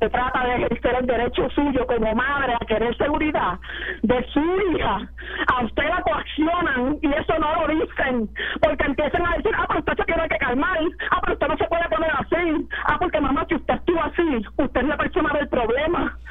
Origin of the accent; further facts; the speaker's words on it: Puerto Rico; yo estoy casi segura, como madre, como puertorriqueña